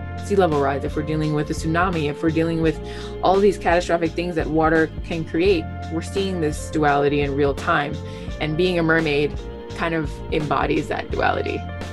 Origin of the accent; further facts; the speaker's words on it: Miami, Florida, United States; I fell in love with nature and specifically the ocean as a child growing up in Miami.